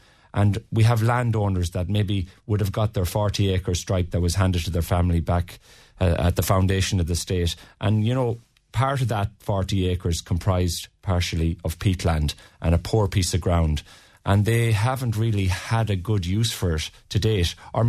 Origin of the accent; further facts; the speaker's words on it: County Mayo, Ireland; I'm from East Mayo